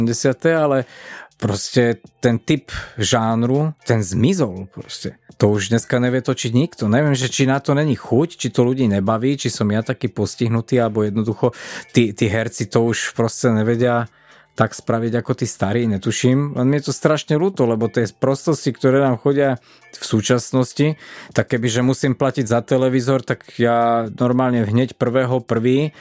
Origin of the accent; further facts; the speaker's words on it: Bratislava, Bratislava Region, Slovakia; Dneska napríklad ja pochádzam z Bratislavy